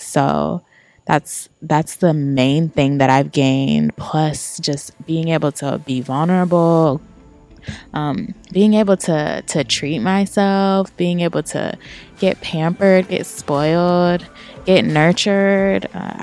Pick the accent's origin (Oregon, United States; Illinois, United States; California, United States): California, United States; Sacramento; I came here from Sacramento, California.